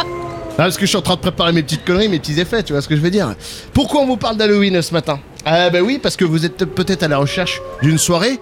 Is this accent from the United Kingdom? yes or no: no; Lure, Bourgogne-Franche-Comté, France; born there; Je suis obligé de dire que je suis né à Lure.